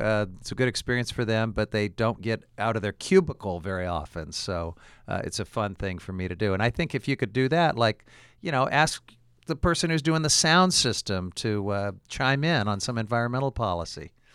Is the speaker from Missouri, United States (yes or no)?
yes; Independence, Missouri, United States; So you noted that I'm from Independence, Missouri. That's a politically significant place. It's the home of Harry S. Truman.